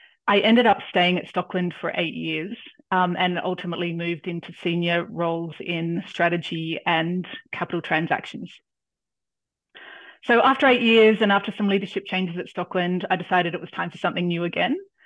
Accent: Sydney, New South Wales, Australia; Sydney, and I thought it was the only time in my lifetime that I'd be able to see the Olympics in my hometown. So I came back to Sydney and I ended up staying here

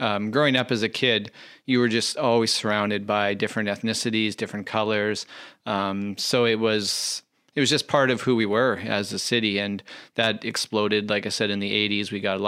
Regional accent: Vancouver, British Columbia, Canada; for when I grew up in Vancouver

